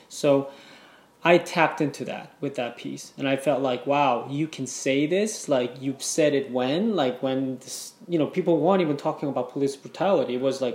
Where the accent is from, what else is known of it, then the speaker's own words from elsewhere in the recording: South Korea; English is a second language; now in United States; So I grew up in South Korea